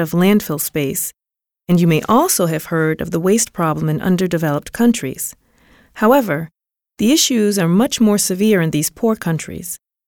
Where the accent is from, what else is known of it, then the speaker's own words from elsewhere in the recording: Massachusetts, United States; I'm from Massachusetts.